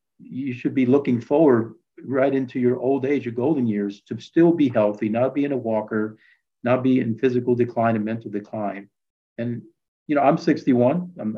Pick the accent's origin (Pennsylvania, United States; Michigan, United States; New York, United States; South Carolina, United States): New York, United States; I'm lucky that I did this because I grew up in New York in the 70s.